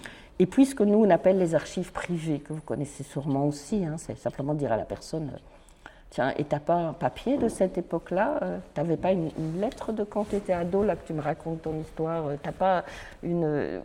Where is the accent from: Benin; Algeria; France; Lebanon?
France; Hauts-de-France; le Hainaut, qui est le monde ouvrier d'où je viens, le monde ouvrier du Nord, l'ancien bassin minier